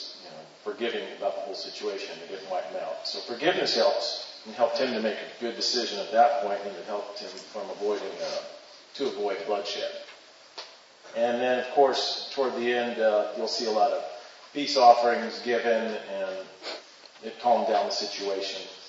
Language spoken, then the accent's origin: English; Topeka, Kansas, United States; I'm from Topeka, Kansas.